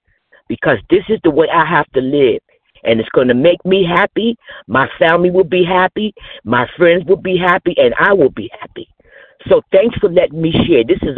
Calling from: New Jersey, United States; New Jersey.

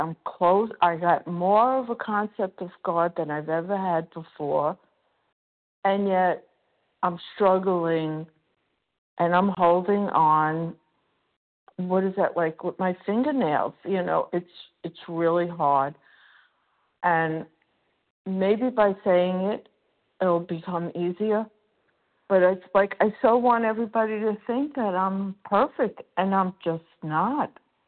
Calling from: Florida, United States; Yes, I'm calling from Florida.

